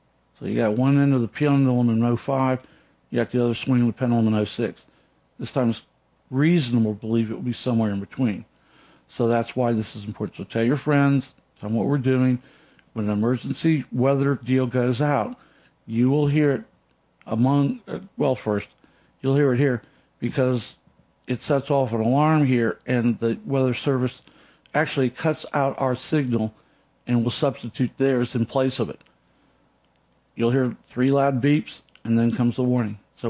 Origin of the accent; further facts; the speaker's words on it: St. Petersburg, Florida, United States; He's out of St. Petersburg, Florida, which, by the way, Frank, just happens to be my hometown.